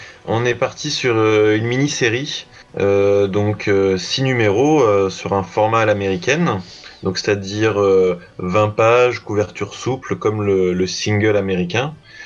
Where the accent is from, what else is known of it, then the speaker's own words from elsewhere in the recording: Brittany, France; now in Aix-en-Provence, France; moi je suis breton et je vis maintenant dans le sud de la France, à Aix-en-Provence.